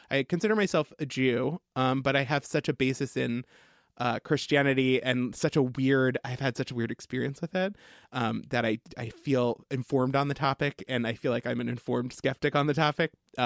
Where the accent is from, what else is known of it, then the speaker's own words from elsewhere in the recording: New York, United States; I grew up on Long Island and all of my friends were Jews